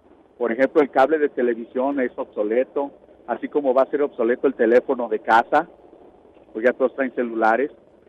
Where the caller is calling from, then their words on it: Oxnard, California, United States; soy yo, de Oxnard.